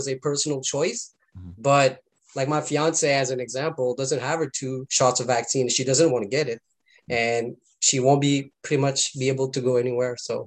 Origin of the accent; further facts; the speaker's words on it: Hawkesbury, Ontario, Canada; Like Brian said, I'm from Canada. I am 24 years old. I'm from a small community in Hawkesbury, Ontario, which were about 12,000 population, not more than that.